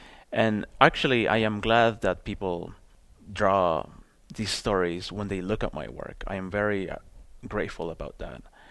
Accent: Toronto, Ontario, Canada; so that made me feel like I belonged more growing up in Toronto amongst this Latin community

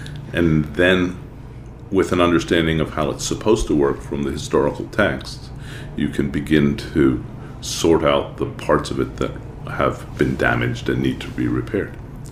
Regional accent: Beverly Hills, Michigan, United States; also from Beverly Hills, Michigan.

